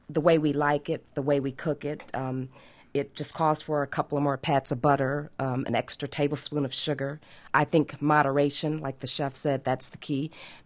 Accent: Saginaw, Michigan, United States; I'm from Saginaw, Michigan. It's a small little town, I guess, with a quite large Hispanic or Mexican population, and we kind of borrow from each other, and I love tacos.

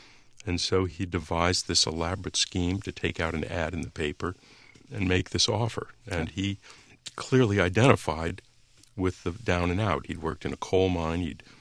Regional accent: Canton, United States; it was more money than most people in my hometown of Canton had seen in memory. Unemployment was 50%, that's the estimate, back then in my hometown.

